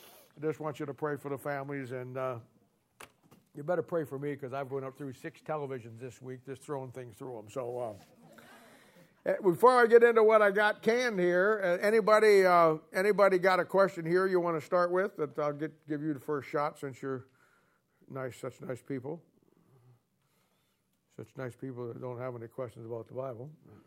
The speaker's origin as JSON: {"language": "English", "country": "United States", "said": "But hey, at the end of the day, you know, I'm an American. I served my country, as many of you did."}